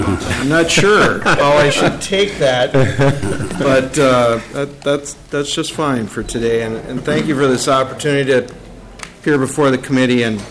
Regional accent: Roseville, Minnesota, United States; So I grew up in Roseville, Minnesota. I went to grade school, high school there

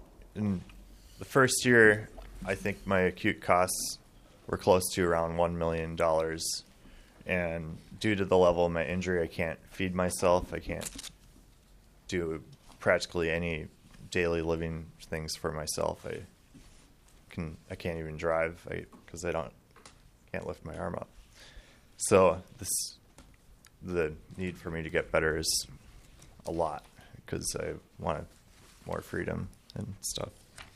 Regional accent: Excelsior, Minnesota, United States; I'm from Excelsior, Minnesota, and I'm 28 years old.

